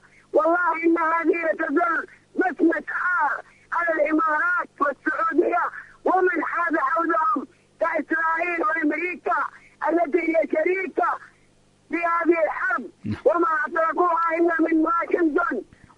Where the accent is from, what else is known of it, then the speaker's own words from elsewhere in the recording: Yemen; اليوم يخجلني ويأسمني كيمني